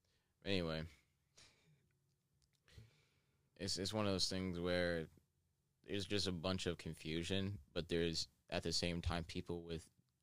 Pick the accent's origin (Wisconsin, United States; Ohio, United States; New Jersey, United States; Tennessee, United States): Ohio, United States; now in New York, United States; Because I was from Ohio. I called soda pop.